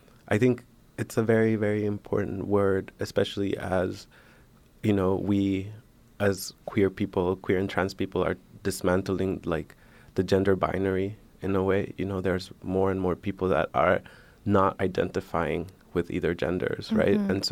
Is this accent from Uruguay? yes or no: no; Washington, District of Columbia, United States; So Adam is Belizean and Black American, and I'm Honduran, but I grew up in Washington, D.C.